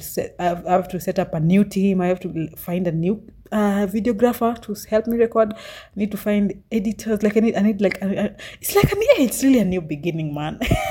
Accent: Kisumu, Kisumu County, Kenya; born there; Yeah, I was born in Kisumu, by the way.

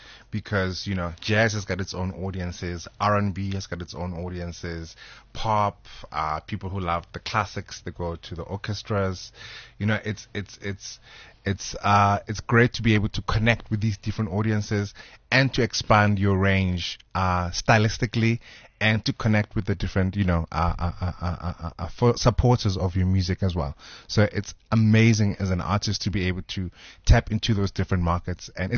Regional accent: Soweto, Gauteng, South Africa; also born or lived in Ohio, United States; I grew up in Orlando East, Soweto. I went to study in the States, in Ohio, mm-hmm. Ohio Wesleyan. Hello, yeah. Came back in 99

